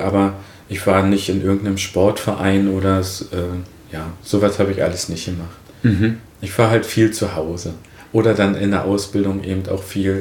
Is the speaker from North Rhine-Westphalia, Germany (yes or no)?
no; Templin, Brandenburg, Germany; Auf jeden Fall ist es meine Heimatstadt, also dieser Begriff Heimat. Dann ist es auch eine Stadt, die sehr von Gästen lebt. Wir sind eine Tourismushochburg in Brandenburg und haben sehr viele Besucher.